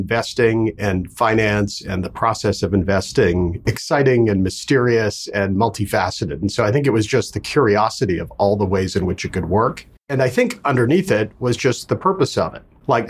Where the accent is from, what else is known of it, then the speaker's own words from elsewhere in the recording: Vancouver, British Columbia, Canada; also born or lived in Toronto; We lived in about four different continents before we landed in Canada, and I ended up growing up in Vancouver. I then went to college in Toronto